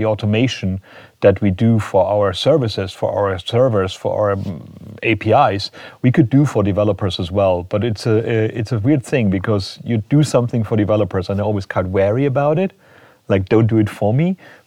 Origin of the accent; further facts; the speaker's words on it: England, United Kingdom; as an English person, you never get a chance to actually learn another language